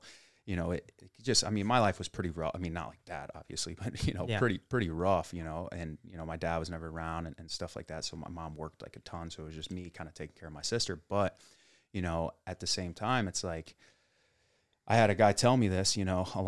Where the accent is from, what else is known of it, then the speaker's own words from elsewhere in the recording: Troy, United States; I grew up in Troy. Well, in most of my life in Troy.